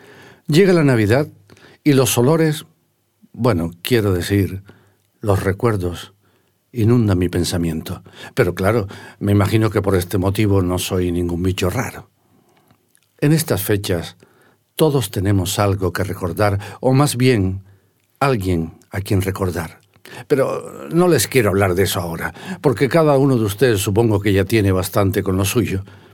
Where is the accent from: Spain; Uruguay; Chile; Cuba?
Spain; Santa Brígida, Canary Islands; Soy de Santa Brígida